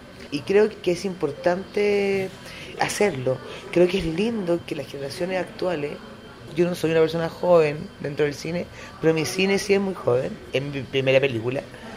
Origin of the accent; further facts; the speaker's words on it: Curicó, Maule, Chile; Yo crecí en Curicó, una zona bien de derecha de Chile